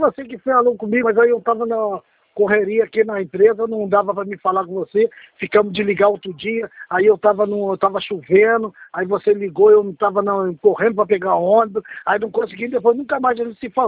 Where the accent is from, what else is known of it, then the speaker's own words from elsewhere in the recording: Nilópolis, Rio de Janeiro, Brazil; Eu sou daqui de Nilópolis. Nilópolis.